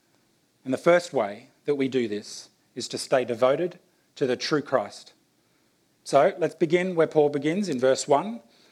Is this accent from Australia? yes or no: yes; Victoria, Australia; When I was growing up in Australia, I would have been maybe 8 or 9 at the time. Mum and Dad took me on a road trip around the state that we live